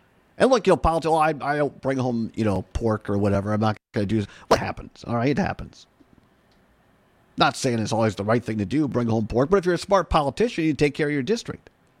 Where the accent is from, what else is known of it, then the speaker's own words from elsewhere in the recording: Richland Center, Wisconsin, United States; I grew up in Lily White Richland Center at the time in the late 70s and 80s